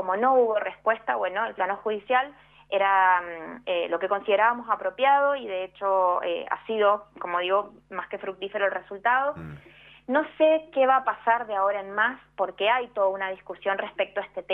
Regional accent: Mendoza, Argentina

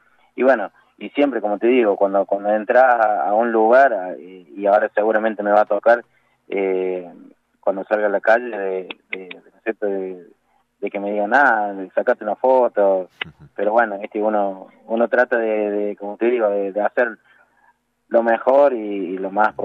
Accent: Córdoba, Argentina; como cordobés, esa raíz, digamos, que viene de tantos exponentes que hemos tenido aquí en Córdoba

